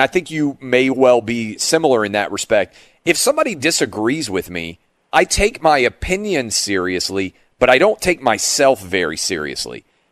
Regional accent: Nashville, Tennessee, United States; I grew up in Nashville. I didn't know any gay people really very much growing up

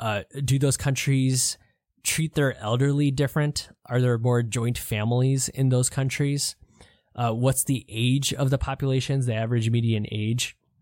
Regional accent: Ann Arbor, Michigan, United States; this is a research hospital here, actually in my hometown of Ann Arbor, Michigan.

